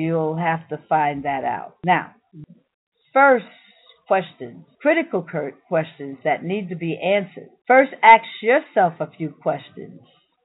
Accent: New York City, New York, United States; in me growing up in Harlem. As a child, I suffered with asthma.

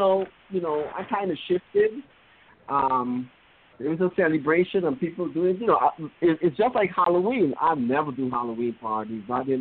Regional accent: Guyana; That is because of how I grew up in Guyana

